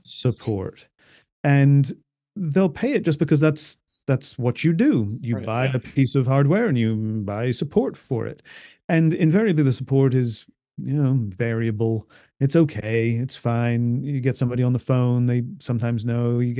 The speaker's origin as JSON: {"language": "English", "country": "United States", "tie": "born or raised there", "said": "I grew up mostly in America."}